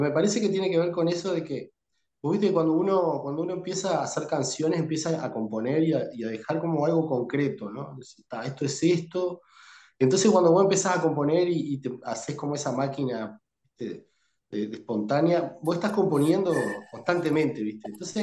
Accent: Canelones, Uruguay; Yo soy de Canelones, de la costa de Canelones, soy siempre canario.

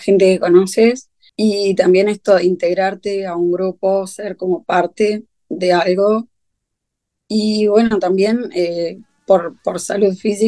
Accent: Lascano, Rocha, Uruguay; moved away; hice otros deportes allá en Lascano también. Pero al venirme, como que tuve que dejar todo eso allá en mi ciudad.

